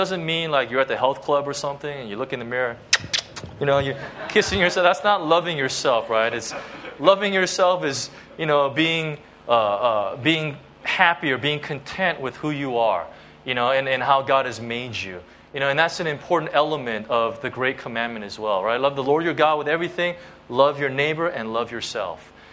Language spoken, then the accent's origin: English; United States; You know, and being American, this is hard to grasp sometimes, right?